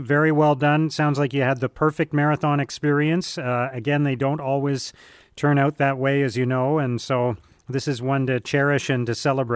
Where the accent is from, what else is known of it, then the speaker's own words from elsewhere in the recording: Canada; it's one of those few times where you get to feel, as a Canadian, like you're tough.